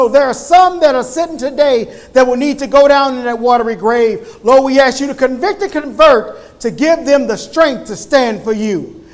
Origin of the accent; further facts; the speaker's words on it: St. Louis, Missouri, United States; I thought about where I'm from. And I'm from St. Louis. So here in St. Louis, when you hear that word, it can be, what do you want me to do?